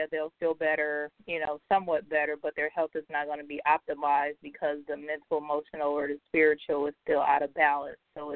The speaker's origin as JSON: {"language": "English", "town": "Saginaw", "region": "Michigan", "country": "United States", "tie": "born or raised there", "also_born_or_lived": "Dallas / Atlanta", "said": "I grew up in Saginaw, Michigan. I spent the greater part of my life there. I moved around a lot when I was younger. I lived in Dallas for a while, and then my family moved to Atlanta when I was in the 11th grade."}